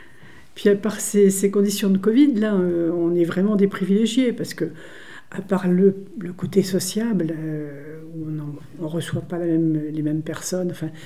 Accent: Nevers, Bourgogne-Franche-Comté, France; Alors moi, je suis originaire de Nevers

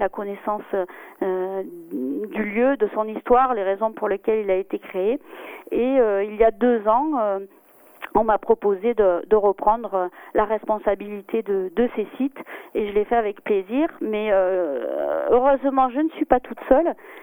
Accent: Marseille, Provence-Alpes-Côte d'Azur, France; Moi, je suis originaire de Marseille et je venais en vacances dans le Vercors. J'y viens depuis que je suis toute petite, j'avais un an.

